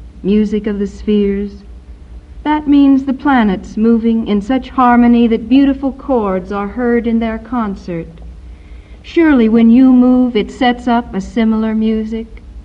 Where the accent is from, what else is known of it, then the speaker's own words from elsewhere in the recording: California, United States; Growing up in Southern California, developed an extreme prejudice against blondes